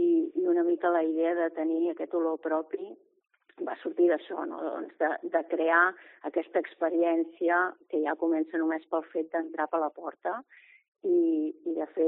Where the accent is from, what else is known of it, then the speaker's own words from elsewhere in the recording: Catalonia, Spain; el nostre tarannà com a catalans és un tarannà molt discret